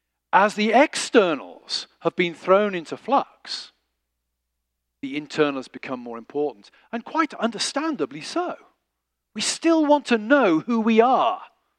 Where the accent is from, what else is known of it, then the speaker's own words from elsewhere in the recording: England, United Kingdom; You know, I'm English. You know, the great thing about being brought up as a lower middle class Englishman going to grammar school in the 1970s and 80s is this.